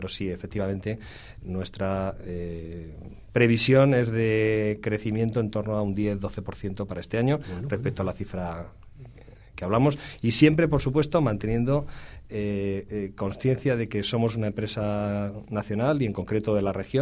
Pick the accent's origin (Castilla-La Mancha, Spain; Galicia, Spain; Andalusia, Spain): Castilla-La Mancha, Spain; Albacete; Yo soy de Albacete, ¿eh?